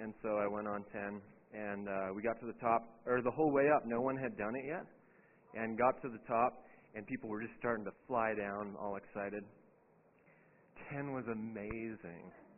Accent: Vancouver, British Columbia, Canada; So I grew up in Vancouver, and there's three ski mountains in the city of Vancouver, like inside the city limits, which is pretty fun.

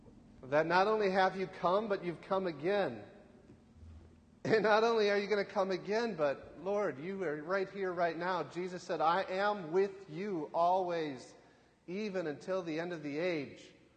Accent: United States; I'm from America, so in America, it's forbidden by law to put anything Christmassy up before American Thanksgiving.

